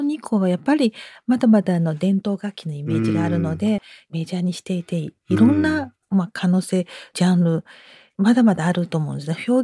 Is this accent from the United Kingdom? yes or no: no; Shanghai, China; Japanese is a second language; now in Japan; 逆に上海に戻る時には上海のガイドブック買って帰る自分がいるんです